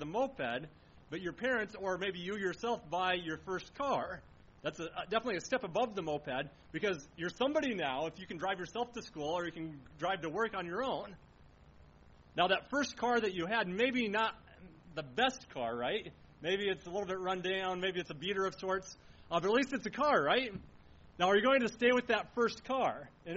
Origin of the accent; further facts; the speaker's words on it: Onslow, Iowa, United States; I think about the little town that I grew up in Onslow in eastern Iowa.